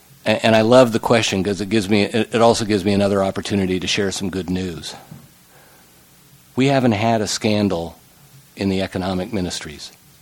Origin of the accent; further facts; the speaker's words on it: United States; certainly I understand completely as an American